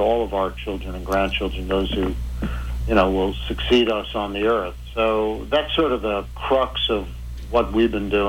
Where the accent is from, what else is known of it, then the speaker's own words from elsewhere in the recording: New York City, New York, United States; born there; I was born in the Bronx